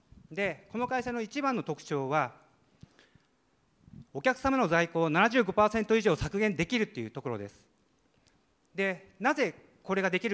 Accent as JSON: {"language": "Japanese", "region": "Kagoshima", "country": "Japan", "said": "私鹿児島県出身です。で、この業界ちょうど20年目になりまして、年齢は44歳になります。"}